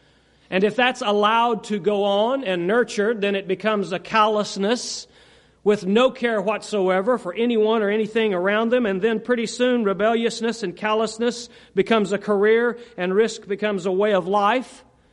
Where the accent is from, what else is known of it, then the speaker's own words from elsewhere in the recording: San Francisco, California, United States; born there; I could not help it that I was born in San Francisco. That's not my fault, okay?